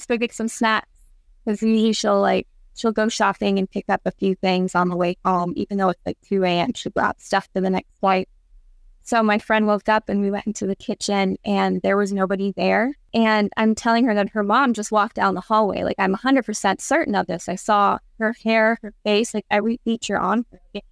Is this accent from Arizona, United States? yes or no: yes; Mesa, Arizona, United States; And I grew up in Mesa, Arizona, which is it's a poorer area.